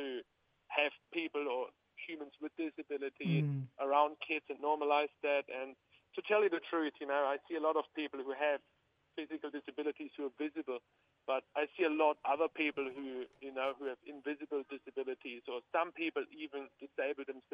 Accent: Germany; moved away as an adult; now in Cairns, Australia; No, originally I'm from Germany, actually, and I came when I landed in Australia in Sydney on my 20th birthday.

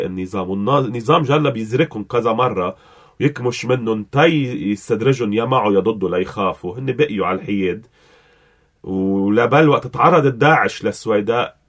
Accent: Lebanon; يعني عندنا بلبنان هلا التربية بأسوأ حالاتها

